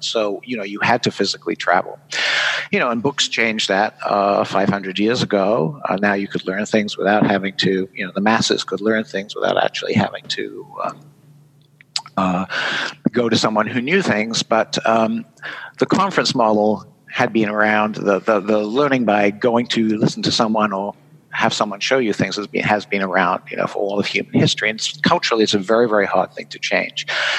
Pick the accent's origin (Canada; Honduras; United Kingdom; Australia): United Kingdom; moved away as an adult; now in Vermont, United States; I'm a Brit. I did my PhD over there and then fell in love with Vermont.